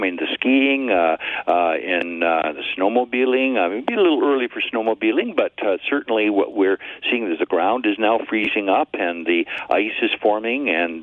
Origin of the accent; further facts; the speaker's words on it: Canada; Exactly. We're Canadian.